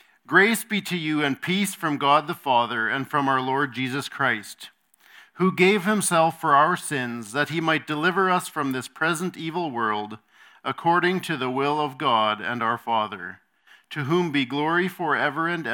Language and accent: English; Rhineland, Manitoba, Canada; I'm from Rhineland, Manitoba, from the Rhineland Zummerfeld Church is my home church